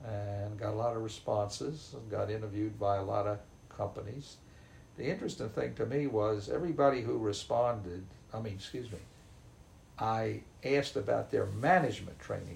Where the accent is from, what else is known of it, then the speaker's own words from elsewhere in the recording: the South, United States; being a Southerner, I didn't want the snow in Rochester, New York